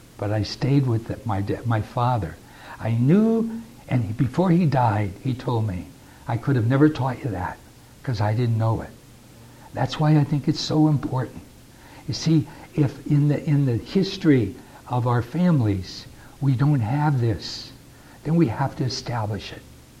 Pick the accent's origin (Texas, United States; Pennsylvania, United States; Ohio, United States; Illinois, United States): Pennsylvania, United States; Wilkes-Barre; And I come from Wilkes-Barre, Pennsylvania, and I was studying in Washington, and I didn't go home until Christmas.